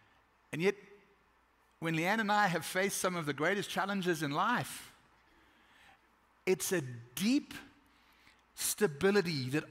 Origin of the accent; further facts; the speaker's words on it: South Africa; now in Brownwood, United States; me in Brownwood, Texas. Like maybe he's still got to show me something more, but we'll get there. We moved from South Africa about 8 years ago, and we are super, super blessed.